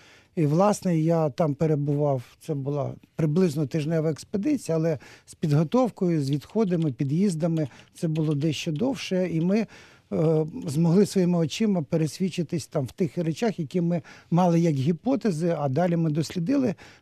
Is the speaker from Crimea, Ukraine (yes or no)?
no; Kyiv, Ukraine; але загалом я киянин.